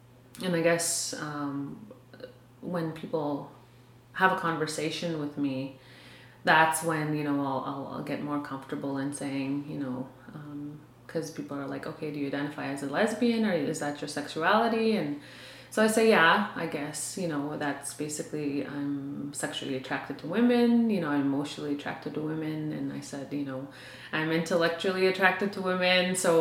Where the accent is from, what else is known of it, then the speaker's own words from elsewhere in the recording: South Indian Lake, Manitoba, Canada; now in Winnipeg, Canada; I am originally from Opipanipuyan Cree Nation, also known as South Indian Lake Manitoba, and that's in northern Manitoba. I've lived in Winnipeg, I guess, about, I'd say 11 to 12 years.